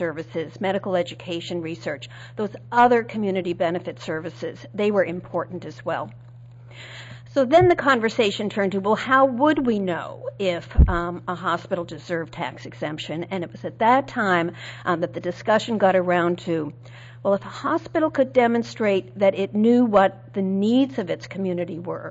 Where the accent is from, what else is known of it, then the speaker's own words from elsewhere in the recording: Boston, Massachusetts, United States; but I do have something that Boston is my hometown, and something we would just never do in Boston